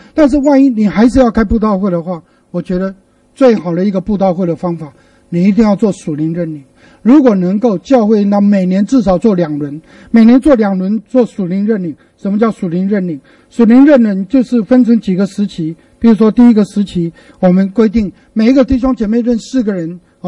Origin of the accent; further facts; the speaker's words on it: Penghu County, Taiwan; 我的老家是在一个很偏远的一个海岛，在澎湖啊，一个很远的海岛。